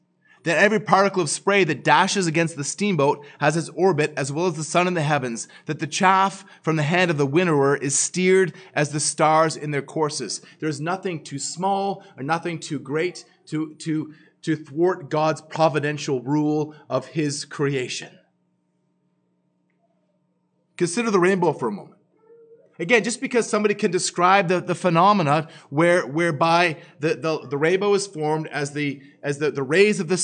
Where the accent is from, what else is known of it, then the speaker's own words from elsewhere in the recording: Ottawa, Ontario, Canada; But I'd seen it before again in the park here, and growing up in Ottawa, I saw it more clearly.